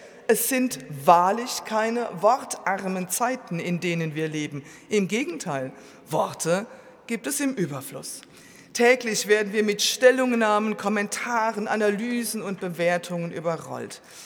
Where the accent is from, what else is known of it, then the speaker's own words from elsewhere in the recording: Kaiserslautern, Rhineland-Palatinate, Germany; In meiner Heimatstadt Kaiserslautern zum Beispiel steht Tag für Tag ein Mann in der Fußgängerzone